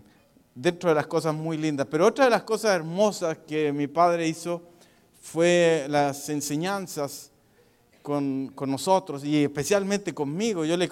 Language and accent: Spanish; Chile; Vengo de Perú, ustedes saben, soy chileno.